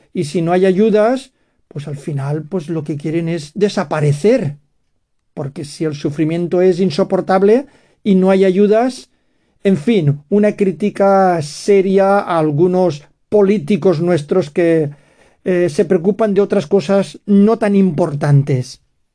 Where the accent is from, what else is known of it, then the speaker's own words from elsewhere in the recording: Gandia, Valencian Community, Spain; Sabéis que yo soy de Gandía, Valencia es la capital nuestra